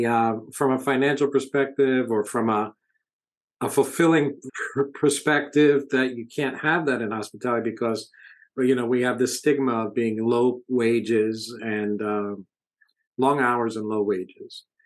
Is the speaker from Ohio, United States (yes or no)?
no; New York, United States; now in Broward, United States; No, I'm originally from New York. So Long Island in New York City area. And then I moved here. Well, I moved here twice.